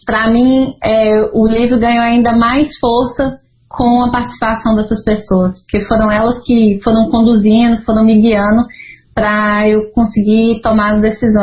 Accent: Minas Gerais, Brazil; por ser também vizinha, né, de Mariana, vizinha do crime, eu ainda não entendia como mineira, assim, né, o que é ser mineira. Ah, eu vim de uma terra, de montanhas, de cafezinho, de pessoas acolhedoras

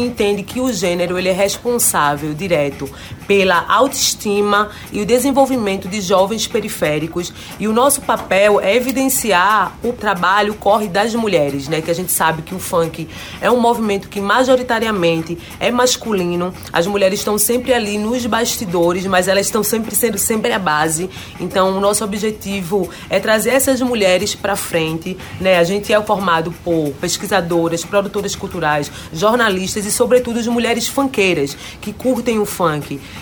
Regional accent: Recife, Pernambuco, Brazil; eu sou da Frente Nacional de Mulheres do Funk, eu sou de Recife

